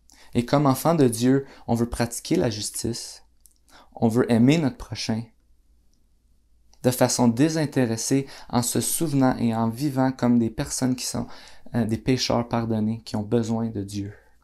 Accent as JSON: {"language": "French", "town": "Gatineau", "region": "Quebec", "country": "Canada", "tie": "born or raised there", "said": "Je suis né à Gatineau, j'ai grandi, j'ai toujours vécu à Gatineau."}